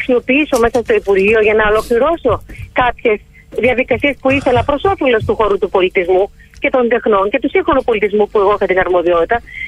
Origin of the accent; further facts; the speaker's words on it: Corfu, Ionian Islands, Greece; εγώ είμαι Κερκυραία, έχω μεγαλώσει εκεί, οι σχέσεις μου οι ανθρώπινες και όχι μόνο είναι πολύ βαθιές.